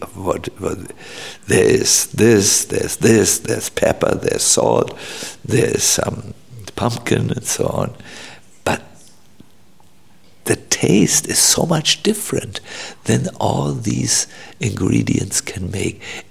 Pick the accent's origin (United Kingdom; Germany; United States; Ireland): Germany; Northern Germany; We are from North Germany.